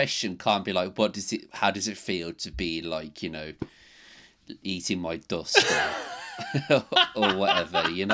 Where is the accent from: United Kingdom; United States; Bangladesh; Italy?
United Kingdom; Birmingham, West Midlands; But I'm from Birmingham, so, you know, I'm cursed with that for the rest of my life.